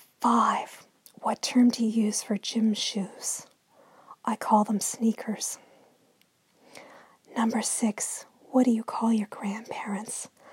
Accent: Eastern Canada, Canada; Two, where are you from in the world? I'm from Eastern Canada.

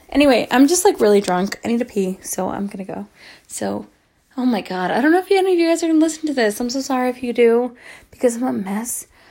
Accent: United States; He's my president too, because I'm from America.

